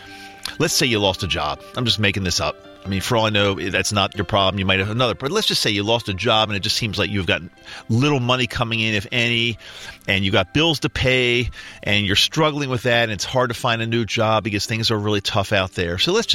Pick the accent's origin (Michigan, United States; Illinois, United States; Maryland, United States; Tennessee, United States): Maryland, United States; Terry is from Maryland, my home state of Maryland.